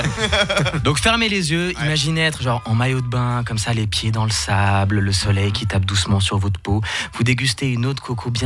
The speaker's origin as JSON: {"language": "French", "country": "Brazil", "lives_now": "Switzerland", "said": "moi-même, je suis brésilien, donc quand je vais là-bas, en quelque sorte, je réalise le fantasme de l'UDC, hein, je retourne dans mon pays."}